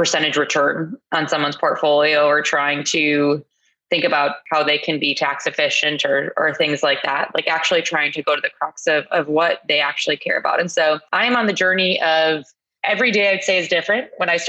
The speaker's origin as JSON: {"language": "English", "town": "Chicago", "region": "Illinois", "country": "United States", "tie": "born or raised there", "said": "So I grew up in Chicago. I am one of those rare people who actually grew up in the city."}